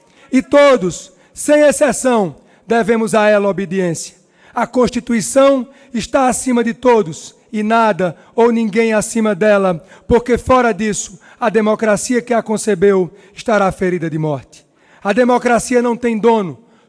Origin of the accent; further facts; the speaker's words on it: Patos, Paraíba, Brazil; venho da minha amada Paraíba e a minha amada Patos. A minha terra é o meu barro.